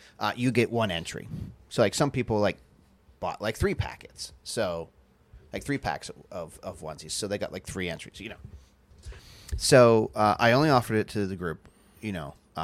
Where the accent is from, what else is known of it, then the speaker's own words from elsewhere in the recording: Austin, Texas, United States; But we hail from Austin, Texas.